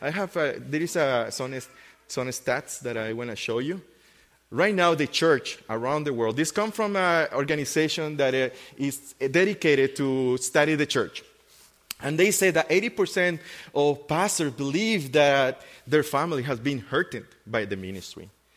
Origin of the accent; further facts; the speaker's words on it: Guatemala; also born or lived in Nicaragua; now in Canada; I've come from Nicaragua. I was born in Nicaragua, grew up in Guatemala, became a Christian in Guatemala in a crazy church.